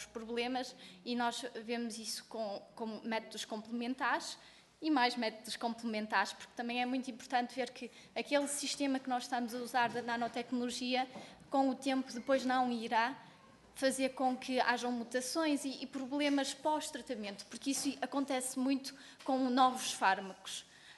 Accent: Portugal; sendo europeia e sendo portuguesa, eu acredito em investir em nós próprios

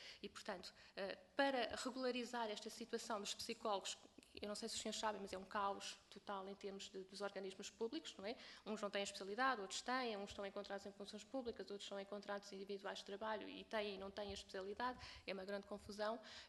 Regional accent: Lisbon, Portugal; Eu sou de Lisboa, a minha colega é do Porto, e estamos lá na Guarda, e queríamos ir naturalmente para as nossas zonas de origem.

